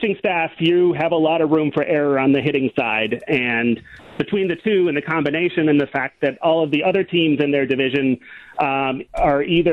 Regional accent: Oconto, Wisconsin, United States; I grew up in Oconto, about 30 miles north of Green Bay.

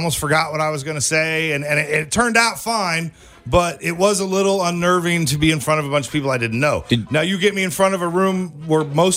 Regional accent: Texas, United States; I grew up in Texas, but my grandmother and my grandfather lived in Coffeyville, Kansas on a farm.

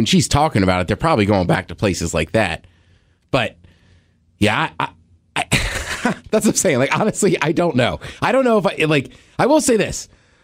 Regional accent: College Park, Maryland, United States; I'm not from a hood. Like, I'm from College Park. Like, PG County's a rough county, but, like, College Park was fine.

